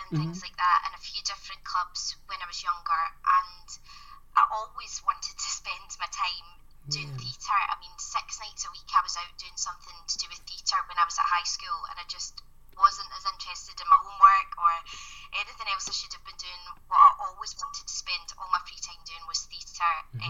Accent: Scotland, United Kingdom; I come from Ayrshire.

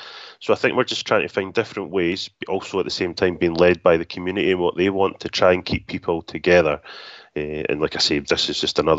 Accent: Scotland, United Kingdom; Sing a few Scottish songs, and like I said, drink lots of whiskey and eat lots of haggis, as our Scottish people like to do.

